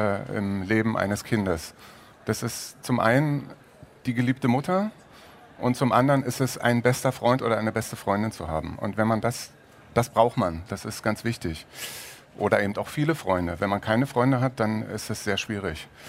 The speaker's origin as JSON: {"language": "German", "country": "Germany", "tie": "born or raised there", "said": "ich bin in der DDR aufgewachsen"}